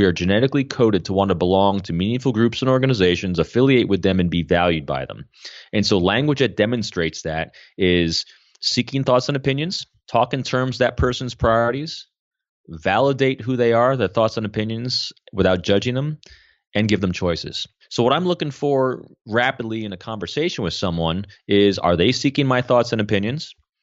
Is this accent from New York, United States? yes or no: yes; New York, United States; born or raised there